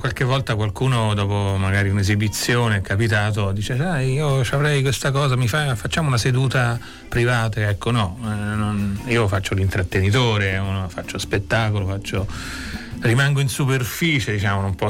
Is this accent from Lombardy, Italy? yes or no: no; Latina, Lazio, Italy; also born or lived in Rome; sono nato a Roma, vissuto a Latina.